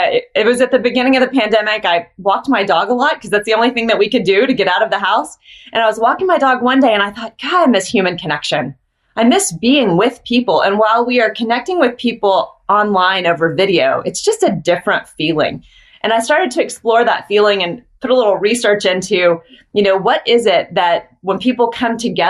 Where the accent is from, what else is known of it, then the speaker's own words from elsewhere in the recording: the South, United States; And I live in Texas and born and raised in the South.